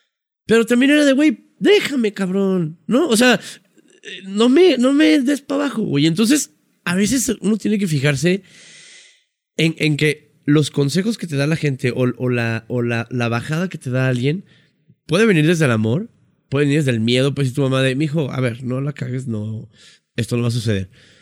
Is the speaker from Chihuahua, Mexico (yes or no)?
yes; Chihuahua, Mexico; Soy un güey de Chihuahua